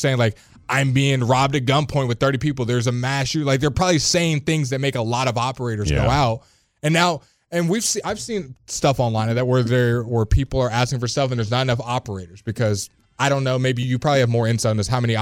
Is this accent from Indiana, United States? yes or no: no; Arlington, Texas, United States; Arlington. Agtown.